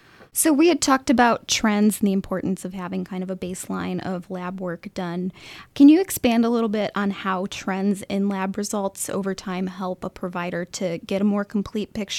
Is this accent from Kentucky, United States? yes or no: yes; Frankfort, Kentucky, United States; I'm also from Frankfort, so love it here.